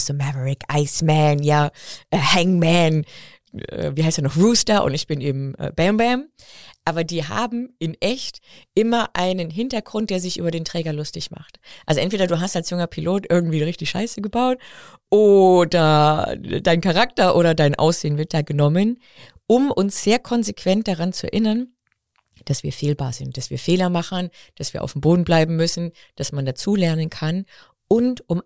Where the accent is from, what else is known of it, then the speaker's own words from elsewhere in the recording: Bavaria, Germany; moved away; ich bin aus Bayern ja hierher gekommen